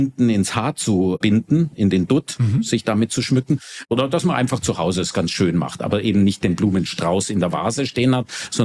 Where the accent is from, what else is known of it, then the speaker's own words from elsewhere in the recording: Germany; Ja, es ist eine klassische Frage, Einsteigerfrage in Indien ist ja, where are you from? I'm from Germany. Ah, you are from Germany.